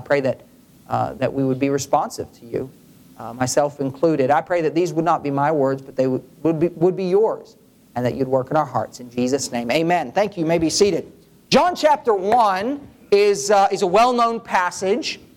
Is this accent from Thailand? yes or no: yes; Thailand; Now, growing up in Thailand, I ate a lot of strange things.